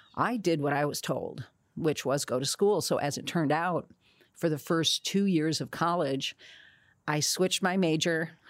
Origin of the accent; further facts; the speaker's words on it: Newark, New Jersey, United States; born there; I was born in Newark, New Jersey